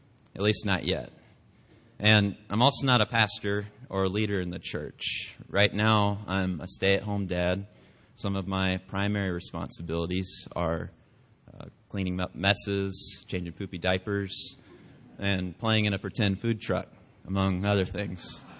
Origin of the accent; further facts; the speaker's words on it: Aiken, South Carolina, United States; also born or lived in Beverly, Massachusetts; now in Idaho, United States; I moved here about 6 months ago, and so I grew up in Aiken, South Carolina, which is about 2,000 miles away from here, and I moved out here from a town called Beverly, Massachusetts